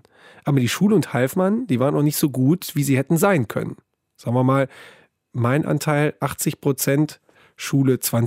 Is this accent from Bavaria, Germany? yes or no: no; Wesel, North Rhine-Westphalia, Germany; Ich komme aus Wesel, am Niederrhein.